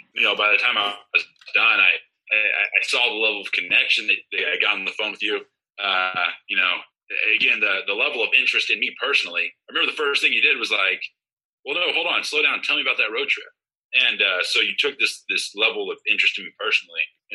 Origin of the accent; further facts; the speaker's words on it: Texas, United States; We grew up in the Texas Panhandle, so it actually snows there, unlike in Katy, Texas.